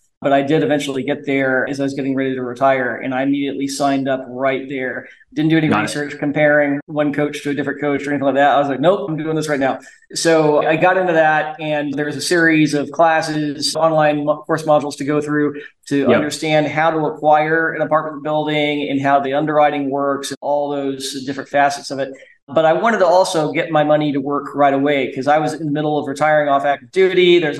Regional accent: Tulsa, Oklahoma, United States; I grew up in Tulsa and went to University of Oklahoma.

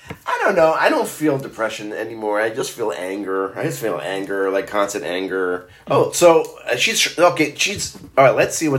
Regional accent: Israel; I grew up in Israel where summers are like really hot and it's dry and it's beautiful.

